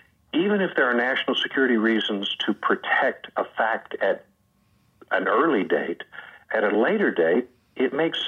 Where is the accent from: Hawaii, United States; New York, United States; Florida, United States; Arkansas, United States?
Arkansas, United States; Searcy; I grew up in Searcy, Arkansas